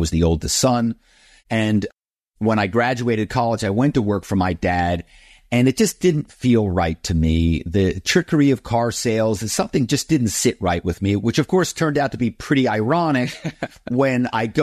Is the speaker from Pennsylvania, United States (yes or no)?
yes; Philadelphia, Pennsylvania, United States; So, I grew up in Philadelphia